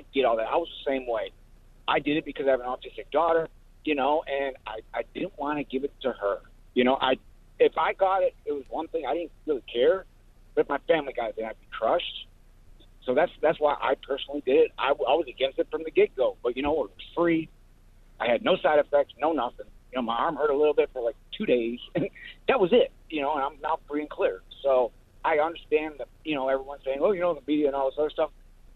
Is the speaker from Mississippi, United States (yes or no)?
no; Ann Arbor, Michigan, United States; I'm being from Michigan, growing up in Ann Arbor. I got it all.